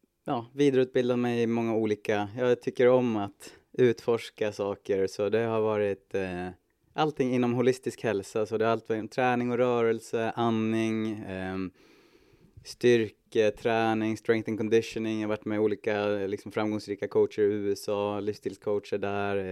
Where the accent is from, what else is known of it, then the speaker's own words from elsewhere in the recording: Hudiksvall, Gävleborg County, Sweden; Jag är född och uppvuxen i Hudiksvall.